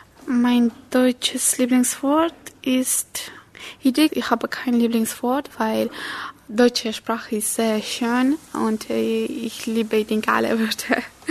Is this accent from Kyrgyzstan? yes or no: yes; Kyrgyzstan; German is a second language; ich komme aus Kirgisistan. Dieses Land befindet sich in Asien. Und ich lerne Deutsch, weil das mir gefällt.